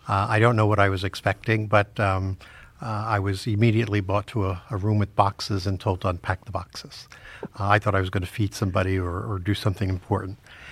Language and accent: English; Bronx, New York, United States; I'm from Bronx, New York.